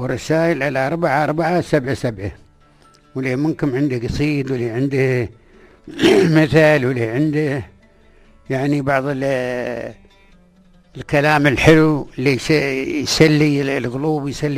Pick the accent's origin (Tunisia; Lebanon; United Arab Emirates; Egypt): United Arab Emirates; نحن هاي بلادنا الإمارات